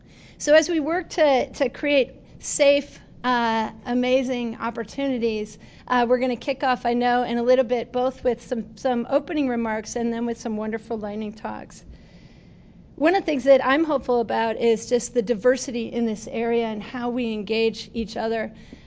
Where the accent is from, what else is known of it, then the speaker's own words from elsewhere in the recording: Buffalo, New York, United States; I'm from Buffalo, and so I was happy to see their commitments here